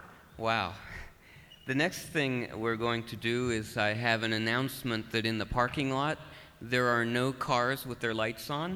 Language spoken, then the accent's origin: English; West Virginia, United States; Growing up in West Virginia and going to 4-H camps and the like